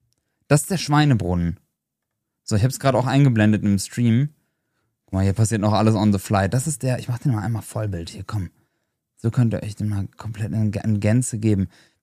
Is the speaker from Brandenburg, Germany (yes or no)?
no; Versmold, North Rhine-Westphalia, Germany; ich komme halt aus Versmold.